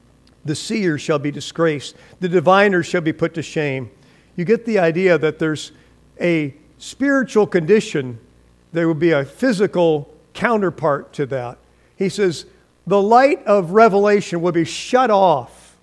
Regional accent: Fresno, California, United States; I grew up in Fresno, California, and you could look out the window of your kitchen sometimes

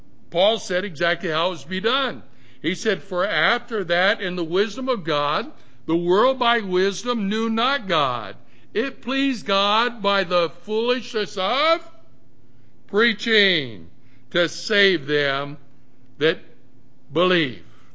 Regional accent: California, United States; We're from California. Our parents and brothers and sisters, they live out that way.

